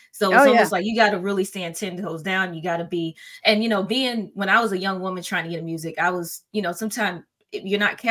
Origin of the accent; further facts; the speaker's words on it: Atlanta, Georgia, United States; born there; I was born in Orange, Atlanta.